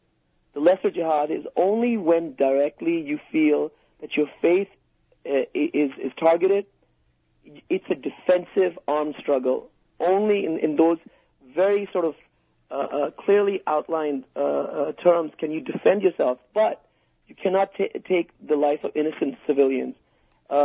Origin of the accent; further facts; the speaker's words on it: Pakistan; I come from Pakistan, so my area of the world, South Asia